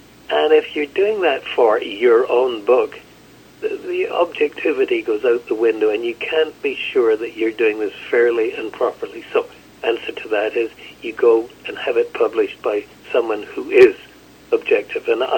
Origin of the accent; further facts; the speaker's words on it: Scotland, United Kingdom; now in Canada; I describe myself as a Scottish immigrant with a very poor sense of direction.